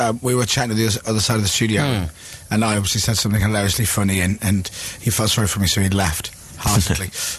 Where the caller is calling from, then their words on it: Derby, East Midlands, United Kingdom; from Derby.